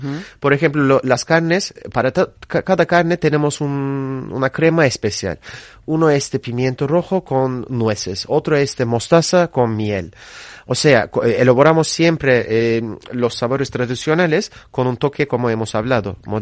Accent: Turkey; Spanish is a second language; Yo soy turco.

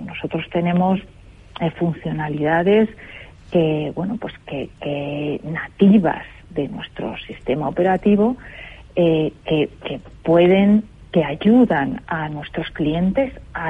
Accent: Spain; para mí me parece algo súper relevante como española

